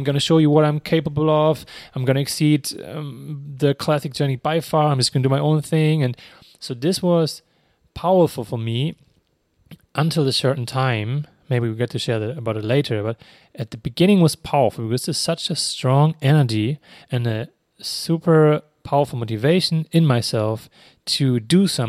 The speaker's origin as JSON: {"language": "English", "country": "Germany", "said": "I mean, we have the same though in Germany. So I'm from Germany."}